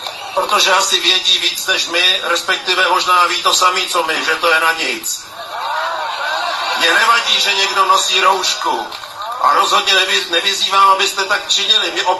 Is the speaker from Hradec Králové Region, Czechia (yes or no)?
no; Rudolfov, South Bohemian Region, Czechia; jsem z Rudolfova, což je kousek od Českých Budějovic, tak my jsme vlastně venkov